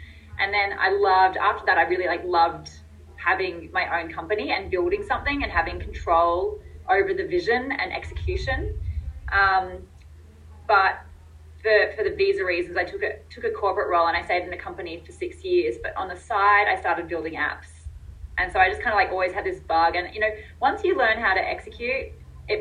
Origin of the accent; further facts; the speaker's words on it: Sydney, New South Wales, Australia; also born or lived in Brisbane; I'm originally from Sydney, although I did live in Brisbane for a few years